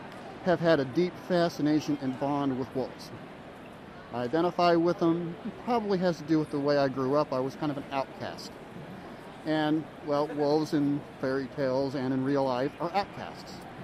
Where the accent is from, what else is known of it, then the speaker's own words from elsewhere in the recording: North Dakota, United States; This is my first Anthrocon. I'm from North Dakota.